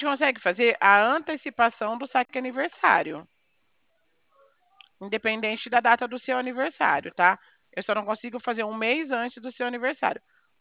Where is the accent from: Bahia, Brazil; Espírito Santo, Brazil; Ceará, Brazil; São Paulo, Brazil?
São Paulo, Brazil; Bebedouro; eu sou de Bebedouro, tá? Interior de São Paulo, aqui pertinho de Barreto.